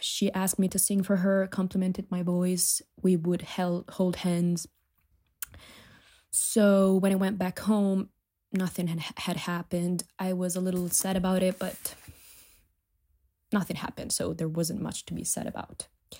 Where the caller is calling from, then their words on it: Italy; English is a second language; Hi. I'm calling from Italy. Sorry for the accent.